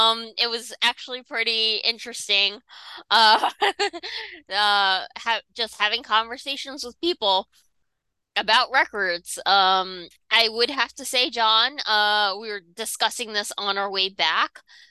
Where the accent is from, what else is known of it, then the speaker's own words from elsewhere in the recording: New York, United States; I don't think I'm that friendly. I'm a New Yorker. Like, are we even that friendly, really?